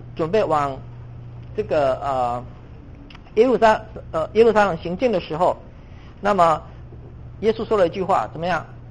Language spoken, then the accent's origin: Chinese; China; 今天如此，我们中国人希望中国强大，不再受外族的压迫，能够强盛。